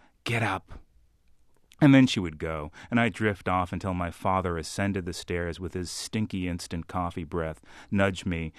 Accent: Boston, Massachusetts, United States; As an example, I was driving into Boston. I'm from Boston with my

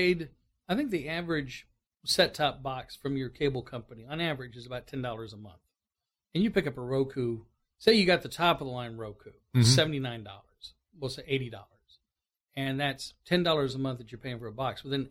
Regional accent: Youngstown, Ohio, United States; General Motors plant in Lordstown, Youngstown, Ohio, my hometown

